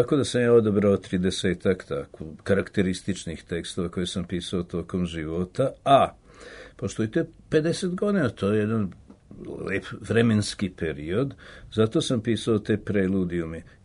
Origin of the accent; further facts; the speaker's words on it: Serbia; also born or lived in Israel; zapravo se dobije slika muzičkog života ovde, kod nas, u Srbiji, Jugoslaviji i Izraelu, gde sam proveo 28 godina